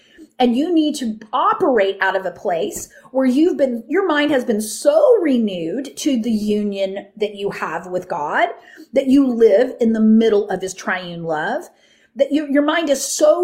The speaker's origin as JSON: {"language": "English", "region": "Texas", "country": "United States", "tie": "born or raised there", "said": "I mean, I grew up in the Bible Belt, right? I grew up in Texas. I grew up singing a lot of hymns, right?"}